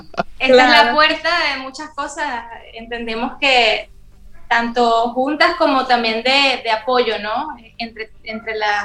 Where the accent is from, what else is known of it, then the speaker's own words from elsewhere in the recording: Venezuela; now in Dominican Republic; de mi tierra Venezuela, con elementos también de la música del mundo, que estar aquí estos 4 años en Dominicana me ha enriquecido muchísimo musicalmente y personalmente